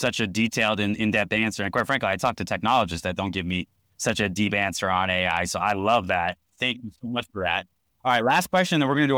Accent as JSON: {"language": "English", "region": "California", "country": "United States", "tie": "born or raised there", "also_born_or_lived": "Arizona / Florida", "said": "I grew up in Southern California, Arizona, and Florida."}